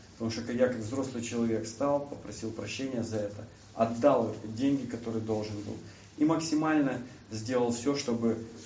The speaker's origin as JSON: {"language": "Russian", "town": "Zaporizhzhia", "region": "Zaporizhzhia Oblast", "country": "Ukraine", "tie": "born or raised there", "said": "Я специально поехал в Запорожье, в родной город"}